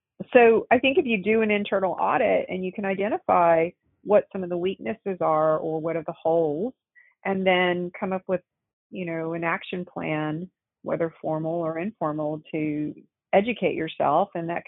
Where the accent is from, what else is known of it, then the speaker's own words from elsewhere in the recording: Texas, United States; I mean, I didn't grow up in a particularly Asian environment. I grew up in Texas, so I don't have that much in common with other Asians, other than the way I look.